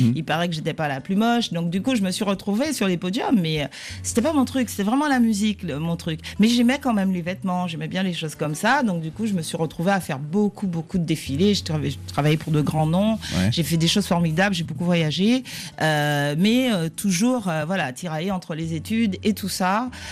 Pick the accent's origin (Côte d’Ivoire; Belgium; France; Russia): France; Antilles; Chez nous, aux Antilles, on a une expression comme ça.